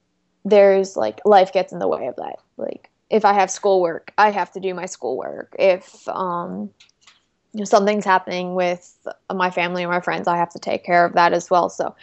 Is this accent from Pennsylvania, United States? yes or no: no; Massachusetts, United States; My home state is Massachusetts.